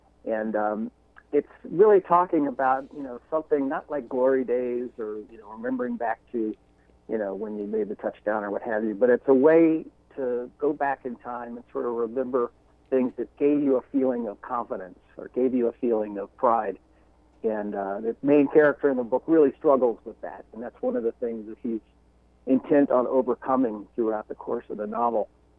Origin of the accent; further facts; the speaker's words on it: Cleveland, Ohio, United States; We're both from Cleveland, Ohio.